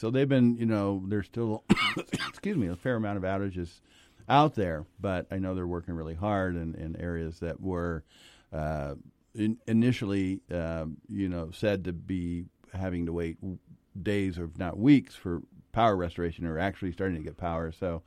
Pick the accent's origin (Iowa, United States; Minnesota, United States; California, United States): California, United States; I spent many a night growing up in Southern Humboldt in the dark.